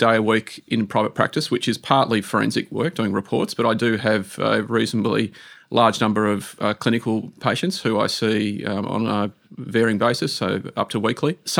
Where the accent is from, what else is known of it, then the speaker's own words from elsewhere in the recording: Mount Waverley, Victoria, Australia; So I was raised in Mount Waverley, so one of three boys, middle child. So Mount Waverley was a very sort of middle-class suburb.